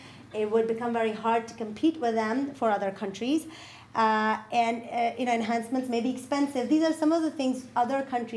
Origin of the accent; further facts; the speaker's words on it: Pakistan; I mean, I come from Pakistan.